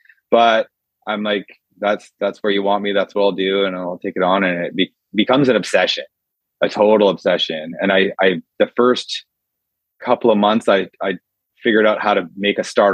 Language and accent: English; Gordon Head, British Columbia, Canada; I was raised in Gordon Head. So I was born at the Victoria General Hospital before they tore it down and rebuilt it.